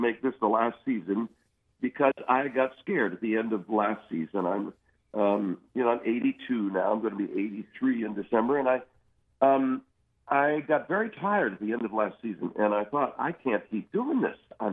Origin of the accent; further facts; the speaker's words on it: West Bridgewater, Massachusetts, United States; I grew up in West Bridgewater, Mass., and every summer we used to go up to my grandma's house and my great aunt's house in Charleston, Maine.